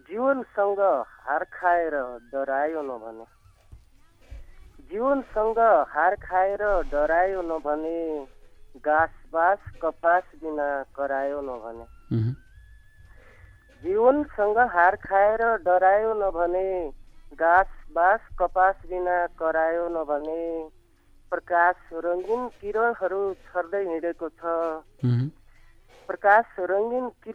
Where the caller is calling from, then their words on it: Bajhang, Sudurpashchim Province, Nepal; म बजाङदेखि हजुर